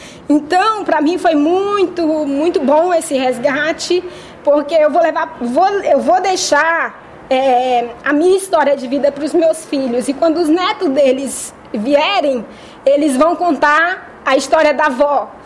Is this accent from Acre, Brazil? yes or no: no; Carolina, Maranhão, Brazil; Eu sou natural de Carolina, Maranhão.